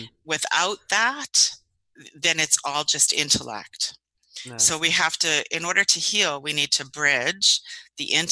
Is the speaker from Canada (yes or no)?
yes; Canada; Well, I am an author from Canada